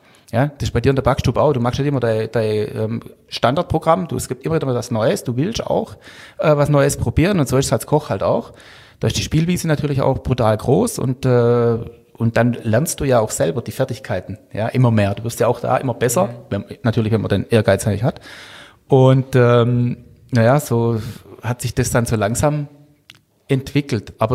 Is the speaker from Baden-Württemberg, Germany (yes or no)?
yes; Hüsbach, Baden-Württemberg, Germany; Ja, ich komme aus Hüsbach.